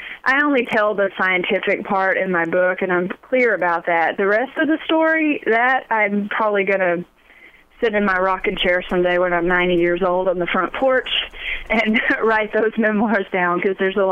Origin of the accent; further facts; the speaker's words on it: Texas, United States; I grew up in Texas.